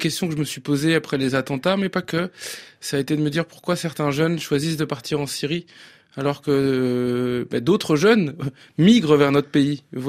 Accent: Nantes, Pays de la Loire, France; je suis issu de la banlieue de Nantes. C'est l'enfance dans laquelle j'ai grandi, les sans-papiers. On était une famille sans-papiers, nous aussi. On a eu nos papiers ensuite, puis on est devenus français.

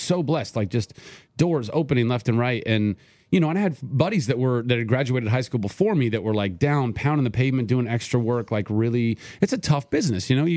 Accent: Ventura, California, United States; No, well, I grew up in Ventura. I did theater in Ohio, so it was like a little second home growing up.

